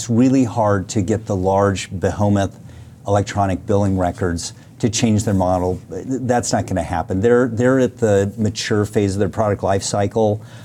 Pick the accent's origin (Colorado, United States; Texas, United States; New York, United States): Colorado, United States; which is my home state of Colorado.